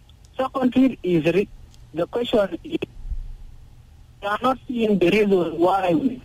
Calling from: Jonglei, South Sudan; from Jonglei State.

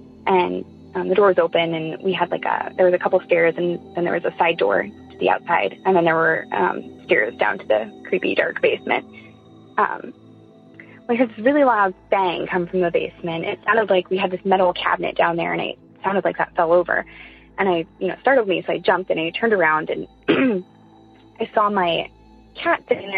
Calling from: Iowa, United States; I'm calling from Iowa.

